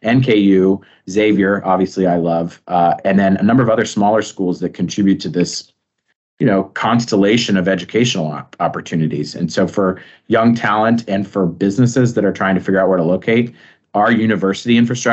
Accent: Columbus, Ohio, United States; now in Cincinnati, United States; In Columbus, Ohio.

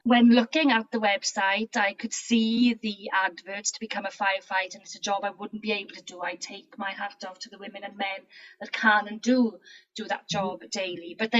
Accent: Wales, United Kingdom; Perhaps first and foremost, I'm a Welsh woman. So I'm a child of the 1970s, brought up in a small mining town called Aberdeen, South Wales Valleys.

